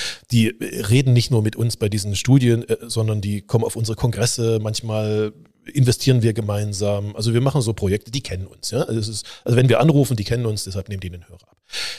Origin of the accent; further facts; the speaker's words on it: East Germany, Germany; ich komme aus dem Osten, nach der Wende bin ich da rein.